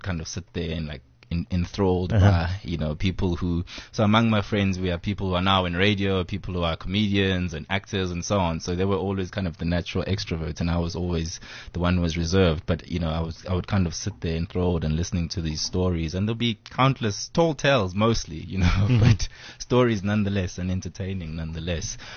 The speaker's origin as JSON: {"language": "English", "region": "Eastern Cape", "country": "South Africa", "tie": "born or raised there", "said": "my father's family is quite big, but they were all in Gauteng, and we grew up in the Eastern Cape."}